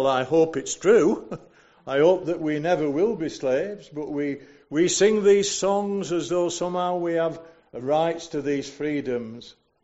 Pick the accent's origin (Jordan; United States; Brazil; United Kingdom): United Kingdom; And we have no right to assume, as British people, that the sun will never set on everything that we have.